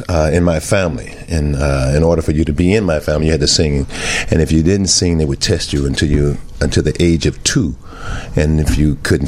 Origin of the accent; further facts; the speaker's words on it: Chicago, Illinois, United States; You know, I don't know if you all know this, but I was born and raised here in Chicago.